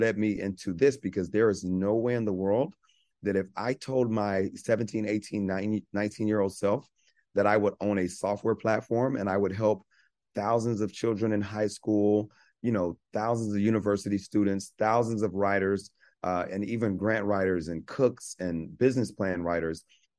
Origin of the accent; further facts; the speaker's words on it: Louisiana, United States; And I say jambalaya because I'm from Louisiana.